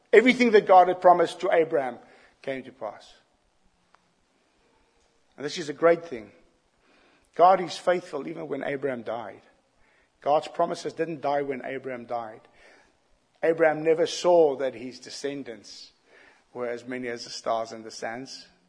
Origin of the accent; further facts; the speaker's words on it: South Africa; You'll know what it means, but for me as a South African, there's a different concept.